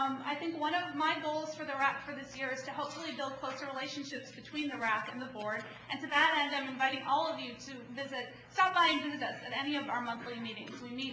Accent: Green Bay, Wisconsin, United States; I'm a native of Wisconsin, and my family's from Milwaukee. I grew up in Green Bay, Wisconsin, which is a fairly small town

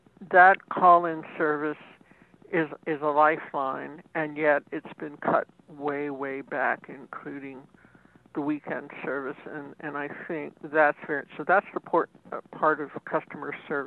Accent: Washington, District of Columbia, United States; I recall when I was growing up in Washington on 14th Street that there were buses going up and down till 2 a.m. in the morning.

